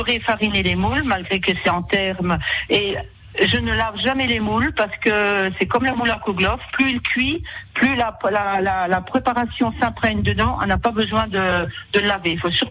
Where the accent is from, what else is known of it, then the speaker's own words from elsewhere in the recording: Colmar, Grand Est, France; now in Vendée, France; moi j'habite la Vendée depuis 22 ans, mais d'accord. Je suis alsacienne. Je suis à Colmar. Donc, je suis à fond sur les traditions alsaciennes.